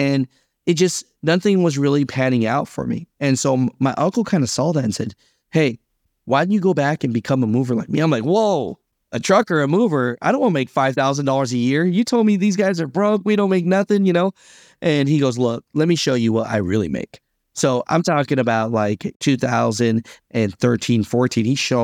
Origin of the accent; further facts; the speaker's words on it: Hayward, California, United States; born there; background, my heritage, you know, we're Vietnamese. And so we came over here, my family did, and I was born in Hayward, California, right? So I'm proud to be Vietnamese, but man, American first, man.